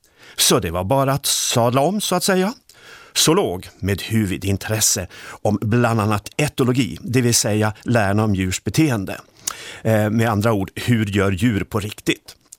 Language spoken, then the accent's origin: Swedish; Härnösand, Västernorrland County, Sweden; Jag är uppvuxen i Härnösand, student på naturvetenskapliga gymnasielinjen, reallinjen som det ju hette på den tiden